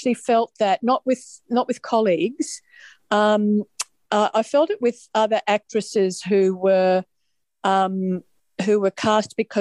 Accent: Melbourne, Victoria, Australia; I grew up in Melbourne, which is where we live now, and I got in.

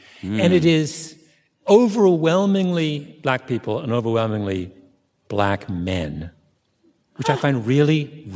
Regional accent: Canada; By the way, nothing is more Jamaican than growing up in Canada.

